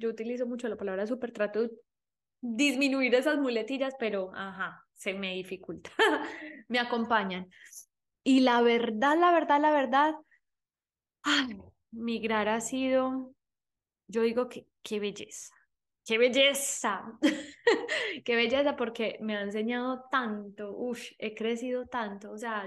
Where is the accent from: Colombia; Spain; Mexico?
Colombia; moved away; desde que salí de Colombia. Yo, el día que me fui de Colombia